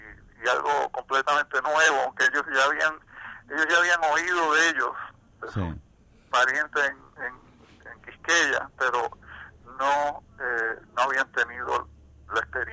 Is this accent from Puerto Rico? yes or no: yes; Puerto Rico; yo nací y me crié en Puerto Rico y estudié a través de escuela superior en Puerto Rico.